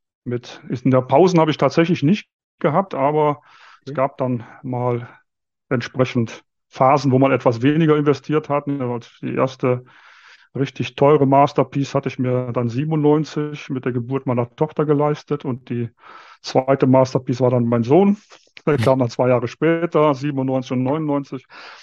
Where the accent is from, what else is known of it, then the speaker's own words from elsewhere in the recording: Viersen, North Rhine-Westphalia, Germany; now in Munich, Germany; Ich komme natürlich aus dem Rheinland. In der Nähe von Düsseldorf geboren, in Viersen, weiß nicht, wer das kennt, knapp neben Gladbach.